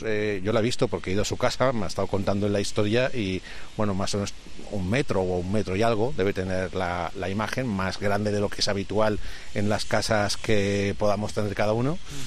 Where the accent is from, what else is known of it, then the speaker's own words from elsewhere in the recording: Valencian Community, Spain; como tantos valencianos de esta zona de Catarroja, yo he conocido